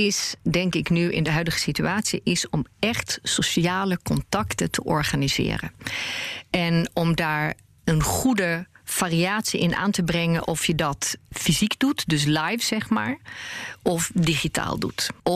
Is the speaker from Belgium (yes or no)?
no; Sweden; now in Netherlands; Ik ben opgegroeid in Zweden. En daar is het wat meer op vanuit het collectief gedacht, zeg maar.